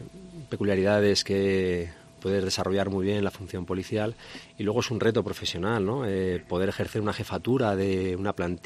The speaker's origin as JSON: {"language": "Spanish", "town": "Huesca", "region": "Aragon", "country": "Spain", "said": "Vengo de aquí al lado, vengo de Huesca, sí."}